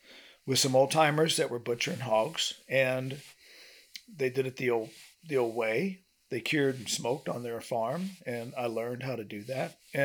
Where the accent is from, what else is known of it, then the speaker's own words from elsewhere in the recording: Illinois, United States; now in Madison County, United States; I'm in Madison County, Arkansas. I'm from Illinois, but I have been here for 42 years.